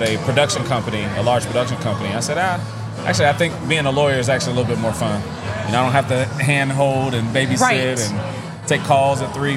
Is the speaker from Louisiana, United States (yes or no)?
no; Dayton, Ohio, United States; moved away as an adult; now in Atlanta, United States; I'm from Dayton, Ohio.